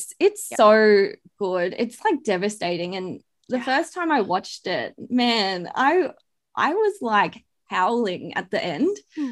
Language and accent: English; Brisbane, Queensland, Australia; I'm from Brisbane.